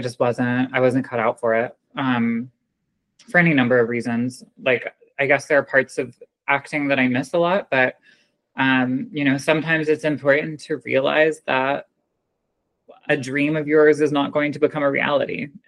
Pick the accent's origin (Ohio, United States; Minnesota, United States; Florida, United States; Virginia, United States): Virginia, United States; Virginia Beach; Yeah, I grew up in Virginia, in Southeast Virginia, Virginia Beach.